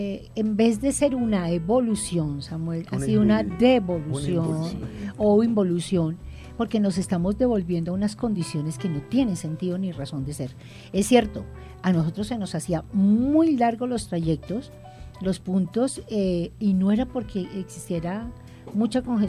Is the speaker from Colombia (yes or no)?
yes; Bogotá, Colombia; Soy de Bogotá, amo entrañablemente mi ciudad.